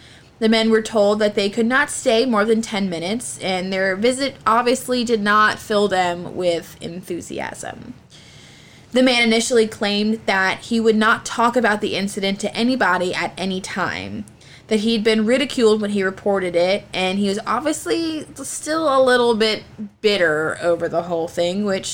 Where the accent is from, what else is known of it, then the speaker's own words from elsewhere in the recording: Virginia, United States; Well, great. I am from Virginia, so.